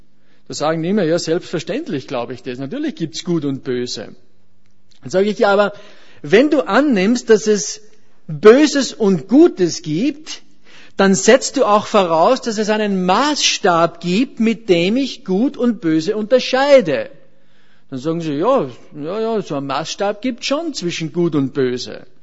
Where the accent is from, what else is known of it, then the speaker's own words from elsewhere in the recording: Austria; Gerade vor 2 Monaten hatte ich eine Skitourenwoche bei uns zu Hause in Österreich.